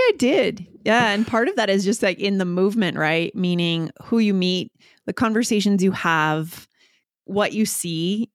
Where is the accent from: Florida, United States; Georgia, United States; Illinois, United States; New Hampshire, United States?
New Hampshire, United States; also born or lived in New York / Boston; So I'm from the US. I grew up on the East Coast, I'd say the Northeast. So New Hampshire. And then I lived in New York and Boston for a number of years.